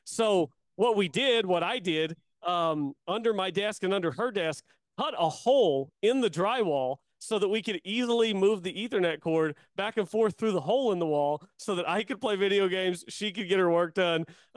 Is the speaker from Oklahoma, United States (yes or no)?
yes; Chickasha, Oklahoma, United States; it reminds me at the house I grew up in Chickasha